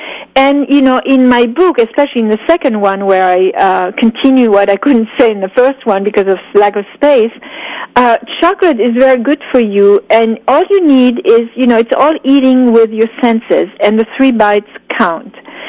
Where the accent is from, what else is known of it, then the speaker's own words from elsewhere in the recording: United States; But I am an American, too.